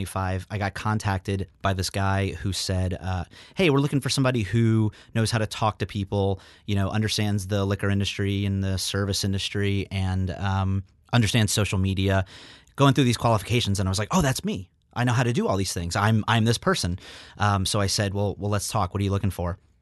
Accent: Metairie, Louisiana, United States; That's true. I say New Orleanian, but I grew up in Old Metairie, like most people who are from Metairie say.

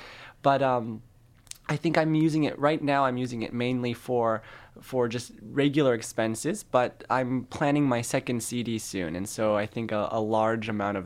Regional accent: West Coast, United States; now in New York City, United States; I still have to say West Coaster. I live in New York City right now

